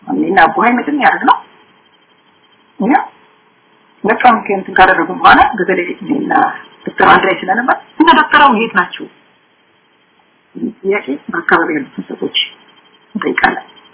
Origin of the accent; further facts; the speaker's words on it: Gondar, Amhara, Ethiopia; የጎንደር ልጅ ነኝ ቤተሰቦች የጎንደር ናቸው